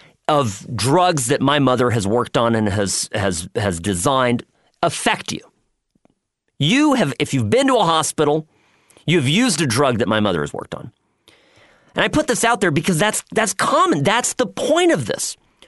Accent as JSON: {"language": "English", "country": "United States", "said": "this debate about immigration is one that is deeply personal to me, not just as an American, but because of who I am as a person and why I'm here."}